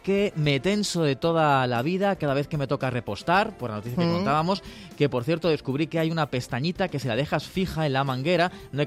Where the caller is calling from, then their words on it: Madrid, Community of Madrid, Spain; de Madrid.